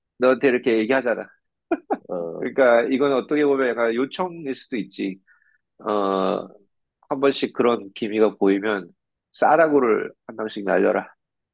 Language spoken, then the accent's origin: Korean; South Korea; 내가 뭐 한국 학교를 다니고 한국 사회에서 자랐으니까